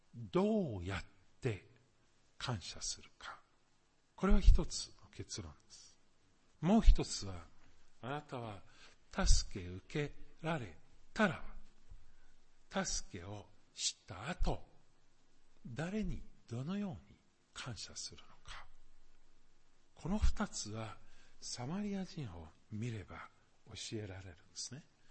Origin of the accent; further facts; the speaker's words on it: Germany; Japanese is a second language; ここはドイツ人としてちょっとわからないところが一つあるんですけど